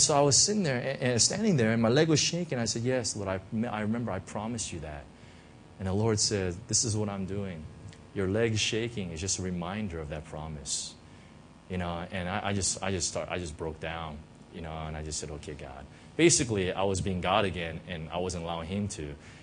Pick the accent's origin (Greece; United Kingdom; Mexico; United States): United States; I'm from the States, so right, but Hong Kong's like this.